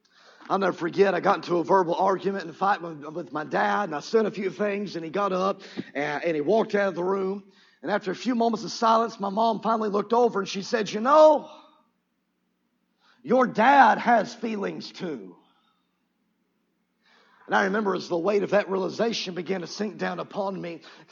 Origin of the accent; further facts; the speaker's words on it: Cleburne, Texas, United States; and again, I'm from Cleburne, so you know this to be true.